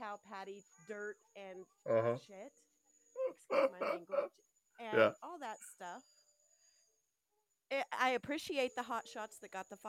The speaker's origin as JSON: {"language": "English", "town": "Truckee", "region": "California", "country": "United States", "tie": "born or raised there", "said": "I grew up in Truckee. So springtime in Truckee, if you're walking through the forest, this is up by Tahoe."}